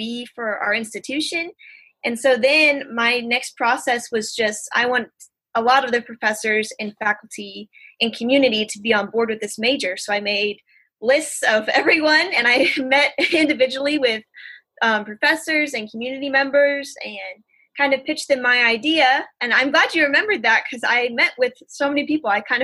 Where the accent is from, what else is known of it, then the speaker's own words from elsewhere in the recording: Blue Springs, Missouri, United States; Yeah, I'm from Blue Springs, Missouri, or Kansas City, Missouri.